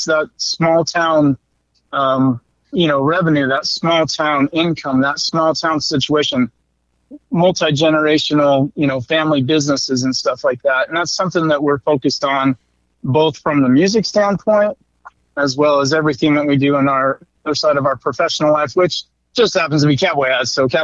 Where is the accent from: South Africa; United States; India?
United States; Orem, Utah; I grew up in Orem, when Orem was still small. You know, I mean, we were still very community centric. We kind of knew everybody. The end of my street, so I grew up at the mouth of Provo Canyon.